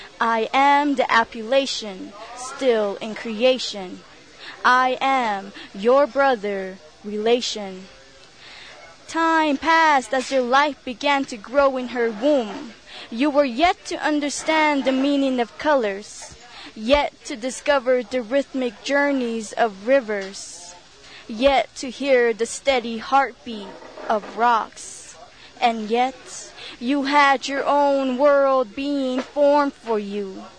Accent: Zuni Pueblo, New Mexico, United States; I'm from the Zuni Pueblo.

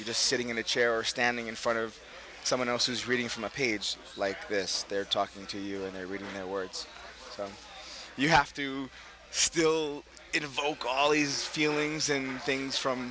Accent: Brooklyn, New York, United States; I'm from Brooklyn, yo! Yes, I'm born and raised in Brooklyn. Lived there for most of my young life until I was 24.

